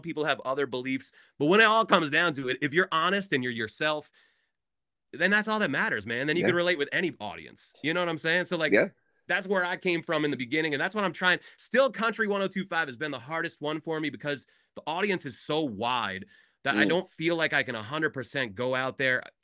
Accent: Northeast, United States; the thing that was really cool is that I grew up in the Northeast, like in, you know, and I ended up at Kiss 108

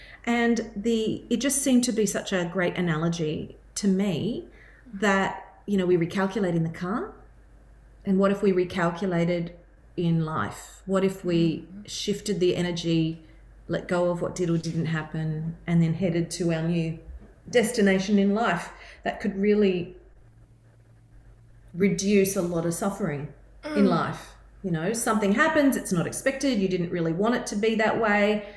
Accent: Mackay, Queensland, Australia; I'm from Mackay, less than 2 hours away from here, and I want to help get the word out about how beautiful it is right here.

